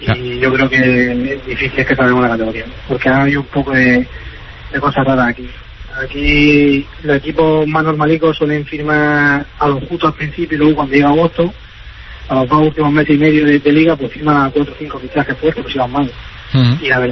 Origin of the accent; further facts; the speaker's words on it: Murcia, Region of Murcia, Spain; now in Iceland; Y yo que soy de Murcia, que estoy acostumbrado al calor y a las buenas cañas.